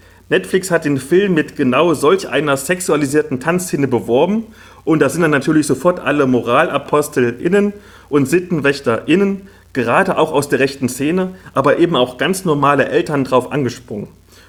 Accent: Halle, Saxony-Anhalt, Germany; Also ich komme ja aus Halle-Neustadt, das ist so ein Ghetto im tiefsten Osten

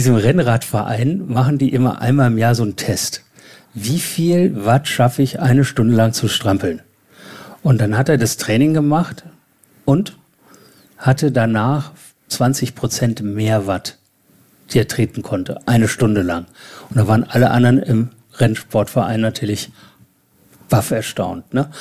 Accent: Rhineland, Germany; Jetzt komme ich aus dem Rheinland, da ist die Zahl 11 heilig.

